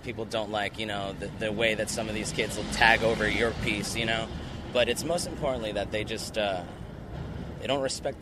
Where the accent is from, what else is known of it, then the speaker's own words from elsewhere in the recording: Miami, Florida, United States; So growing up in Miami, I had a very close friend of mine who was into writing